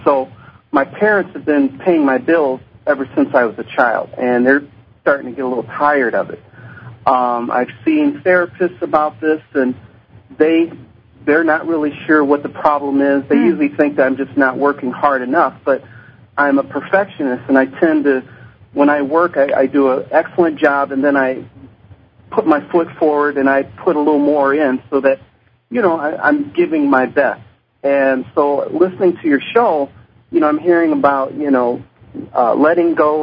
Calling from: Minneapolis, Minnesota, United States; I'm calling from Minneapolis, St. Paul, Minnesota.

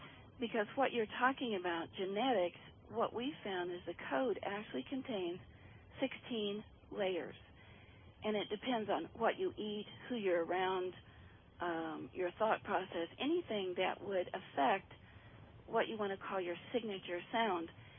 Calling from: Ohio, United States; I'm calling from Ohio.

